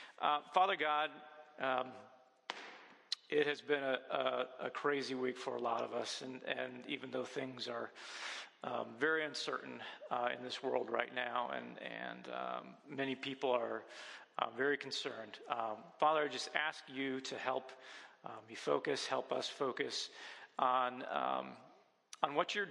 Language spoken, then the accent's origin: English; Indiana, United States; but I'm from Indiana, so you don't need to be too frightened this morning.